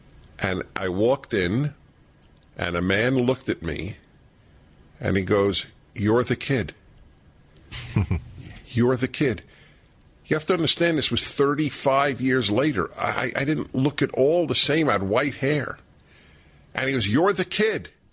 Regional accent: United States; being an American, so I'd be somewhat protected by my passport, and knowing Hebrew and Russian.

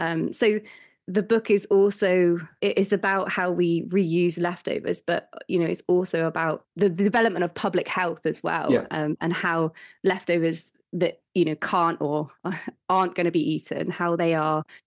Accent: Bristol, South West England, United Kingdom; I grew up in Bristol, which is very good, really, at food waste recycling.

